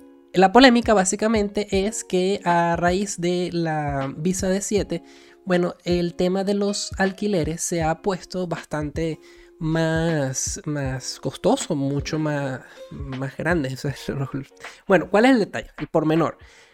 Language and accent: Spanish; Venezuela; now in Portugal; nosotros somos dos inmigrantes venezolanos, tenemos 5 años viviendo en Portugal.